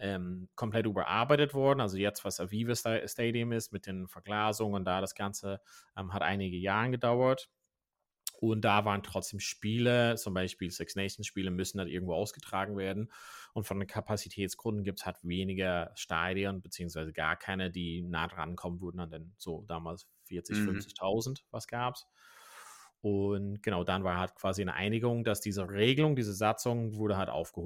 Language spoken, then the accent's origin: German; County Donegal, Ireland; German is a second language; also ich komme aus Donegal, also Donegal hat eigentlich relativ gut in Gaelic und Hurling hat weniger